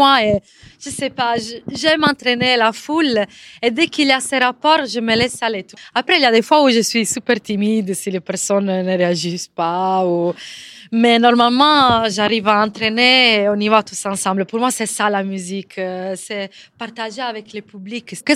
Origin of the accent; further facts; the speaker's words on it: Sardinia, Italy; moved away as an adult; now in France; J'ai quitté la Sardaigne pendant 12 ans de ma vie. À 20 ans, je suis venue ici où j'ai étudié économie, l'économie